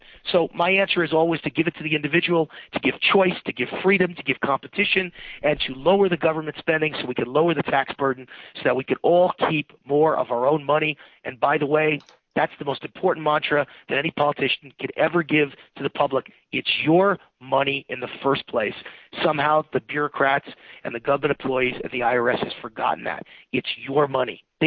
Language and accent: English; Las Vegas, Nevada, United States; the most important thing is that I'm from Las Vegas and I'm an odds maker by profession